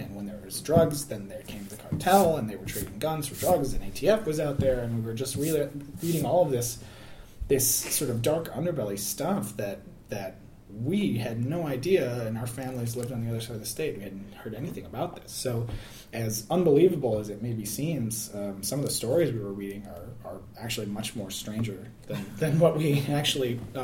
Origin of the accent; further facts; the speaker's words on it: North Dakota, United States; which I hadn't really spent a whole lot of time in, even growing up in North Dakota.